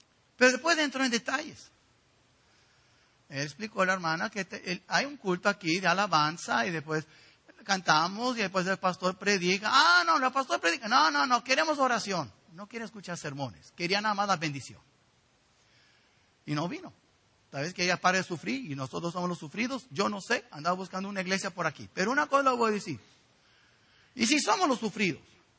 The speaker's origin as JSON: {"language": "Spanish", "country": "Mexico", "said": "Yo soy mexicano, yo soy americano, yo sé de dónde soy, pero no soy judío."}